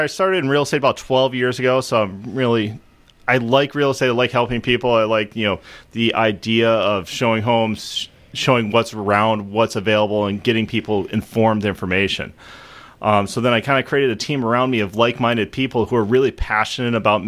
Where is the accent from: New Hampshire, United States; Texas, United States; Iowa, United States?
Iowa, United States; also born or lived in Los Angeles; Well, I grew up in Northeast Iowa, so also don't hold that against me.